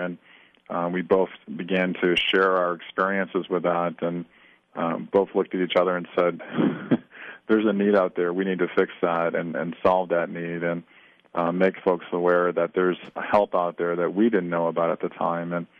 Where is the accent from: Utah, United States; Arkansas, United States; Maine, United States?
Maine, United States; I grew up in Maine, and it was a beautiful facility